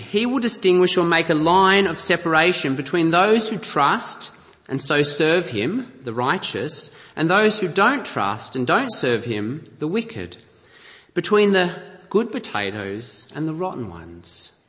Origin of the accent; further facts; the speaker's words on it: Australia; I'm from Australia, by the way.